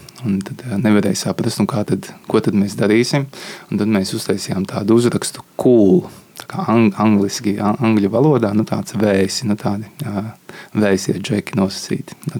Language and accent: Latvian; Madona, Madona Municipality, Latvia; Es esmu pats no Madonas, un tad priekš, nu, relatīvi tādiem lauku bērniem